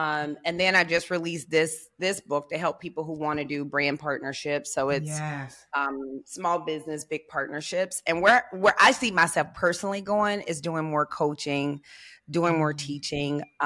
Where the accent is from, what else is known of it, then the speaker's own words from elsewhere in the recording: Memphis, Tennessee, United States; Yep. I'm from Memphis.